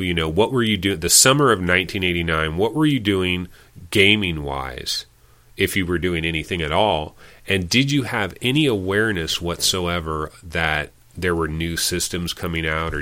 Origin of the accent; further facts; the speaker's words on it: Sacramento, California, United States; I'm born and raised in Sacramento, by the way.